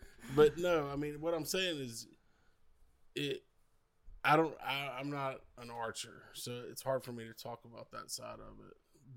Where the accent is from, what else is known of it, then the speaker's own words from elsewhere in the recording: Alabama, United States; I'm from Alabama, not Mexico, so I've seen more bucks than I've seen permit.